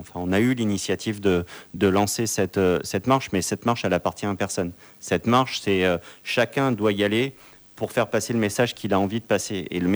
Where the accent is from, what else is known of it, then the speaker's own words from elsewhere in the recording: New Caledonia; On a voté français, on est français, on restera français